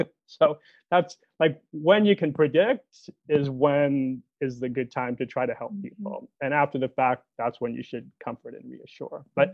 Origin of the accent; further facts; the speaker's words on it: New England, United States; I grew up in New England, right, on a beach.